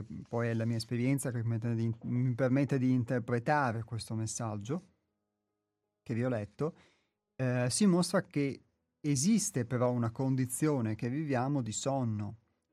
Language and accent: Italian; Veneto, Italy; io sono veneto, quindi il fatto di essere veneti piuttosto che di un'altra regione o di un altro luogo del pianeta sicuramente ci influenza e ci condiziona